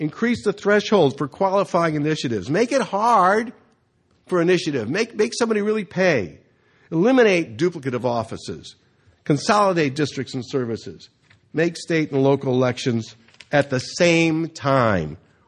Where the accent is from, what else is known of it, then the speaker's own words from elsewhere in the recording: California, United States; I grew up in California. I grew up in the 50s and 60s.